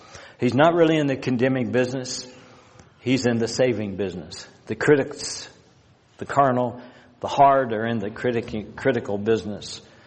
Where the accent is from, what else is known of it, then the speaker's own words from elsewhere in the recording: the South, United States; But I was raised down in the South, and we had cotton fields, and we had a lot of pine forest